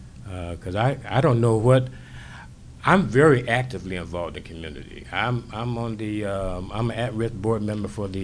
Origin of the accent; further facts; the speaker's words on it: Portland, Oregon, United States; And I was born and raised here in Northeast Portland. I was born here in 1953.